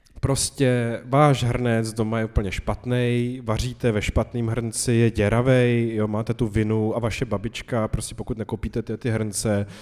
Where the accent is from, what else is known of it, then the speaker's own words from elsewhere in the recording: Vysočina Region, Czechia; No, tak dobře, já jsem z Vysočiny, tak